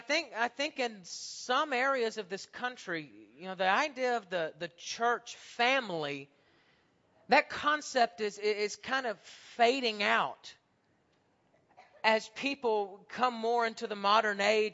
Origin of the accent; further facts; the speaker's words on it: Huntsville, Alabama, United States; But folks, North Alabama, the Huntsville area where I came from, the Jenkins are a very prominent family where I grew up.